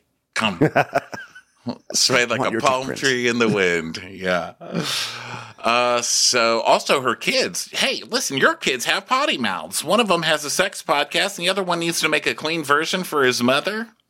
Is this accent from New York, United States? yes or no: no; Texas, United States; which I thought was funny because, you know, I'm from Texas.